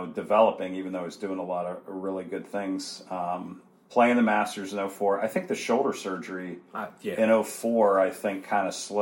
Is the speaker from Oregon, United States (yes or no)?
no; Pennsylvania, United States; And I think that being in Western Pennsylvania, you know, if I grew up in Florida or something, maybe I would have.